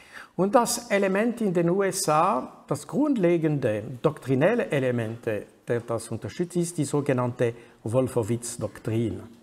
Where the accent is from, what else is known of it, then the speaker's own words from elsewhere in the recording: Switzerland; ich bin Schweizer, ich habe den Privileg, nicht in der Krise zu sein